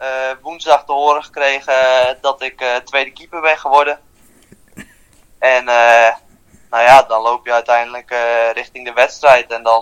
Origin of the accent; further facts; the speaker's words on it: Menaldum, Friesland, Netherlands; ik ben 21 jaar en ik kom uit Menaldum, uit Friesland. En dat ligt vlak bij Leeuwarden.